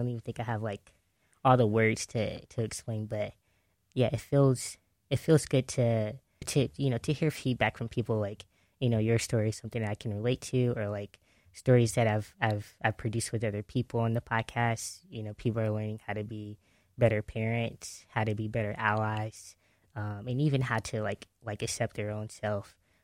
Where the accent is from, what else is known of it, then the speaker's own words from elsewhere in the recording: Dayton, Ohio, United States; Mm-hmm. Yeah, so I grew up in West Dayton, was a product of the Dayton Public Schools.